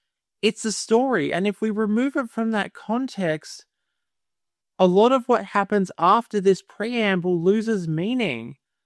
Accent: Australia; but I'm being an Australian who, you know, has a soft spot for Michael Kirby.

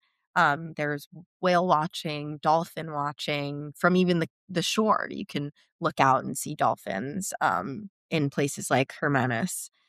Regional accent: New York City, New York, United States; But again, I'm a New Yorker.

